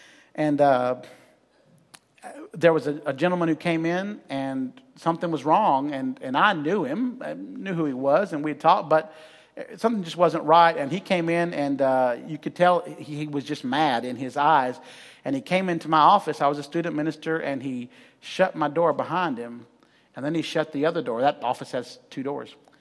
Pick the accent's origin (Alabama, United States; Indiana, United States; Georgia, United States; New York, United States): Alabama, United States; Huntsville; I grew up in Huntsville, Alabama, in the Five Points area of Huntsville.